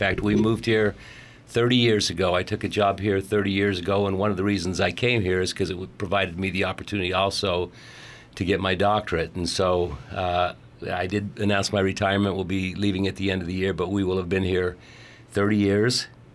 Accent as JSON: {"language": "English", "town": "Logan", "region": "Utah", "country": "United States", "said": "So I'm from Logan, Utah, originally, and went to school in Logan, went to high school in Logan, at Skyview High School, just outside of Logan, actually."}